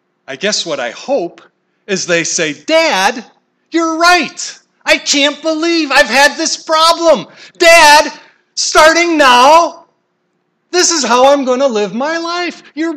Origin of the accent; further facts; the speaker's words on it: Chicago, Illinois, United States; also born or lived in Taipei; I was born and raised in Chicago.